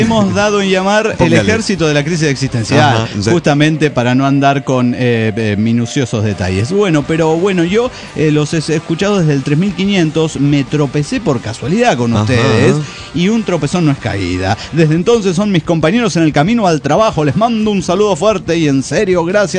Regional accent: Guadalajara, Jalisco, Mexico; de Guadalajara, antes Ciudad de México.

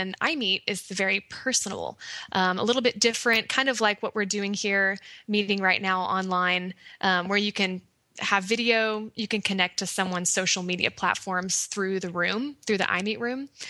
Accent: Austin, Texas, United States; because I'm from Austin, Texas, where everyone is a Wi-Fi, a laptop toter

